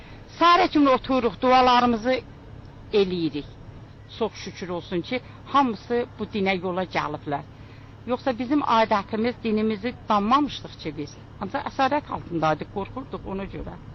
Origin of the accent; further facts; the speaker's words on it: Nakhchivan, Azerbaijan; Naxçıvandan gəlmişəm Bakıya, müalicəyə getmişdim. İndi Ramazan ayına görə qadiram Naxçıvan.